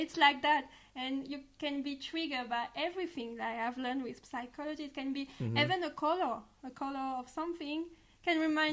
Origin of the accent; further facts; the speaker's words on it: France; English is a second language; So as you can notice, I'm from France, so this is for my accent.